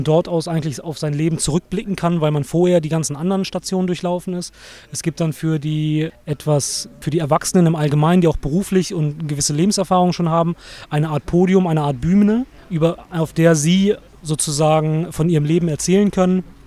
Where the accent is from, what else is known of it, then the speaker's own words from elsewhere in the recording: Bremen, Germany; weil die von der Stadt wegfliegen, wo ich herkomme, also aus Bremen.